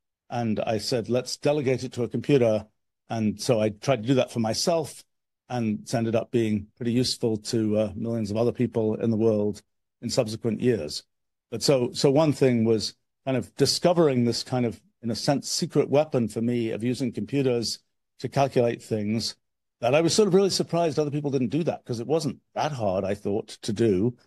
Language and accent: English; England, United Kingdom; remember, I'm an old guy. So I grew up at a different time from today's time. And when I was a kid, I grew up in England.